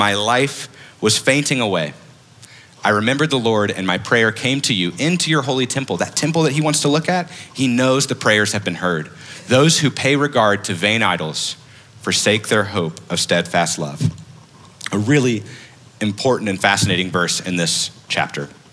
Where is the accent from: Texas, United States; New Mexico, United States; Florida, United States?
Texas, United States; Houston; And we said, we're from Houston.